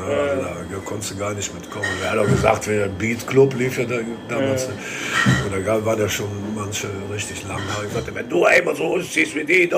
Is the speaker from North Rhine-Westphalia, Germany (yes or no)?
yes; Cologne, North Rhine-Westphalia, Germany; Der wohnt ja in Nippes, der wohnt ja quasi in meiner Heimat.